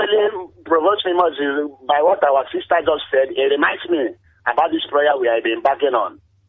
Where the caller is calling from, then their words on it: Aba, Abia, Nigeria; I'm calling from Aba.